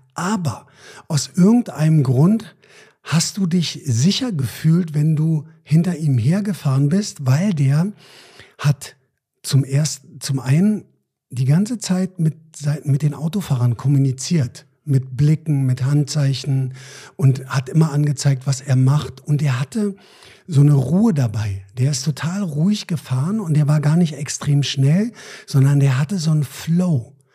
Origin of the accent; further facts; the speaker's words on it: Germany; Also wir sind ja als Deutsche, sind wir affin auch so für so ein paar Regeln, das mögen wir ja ganz gerne.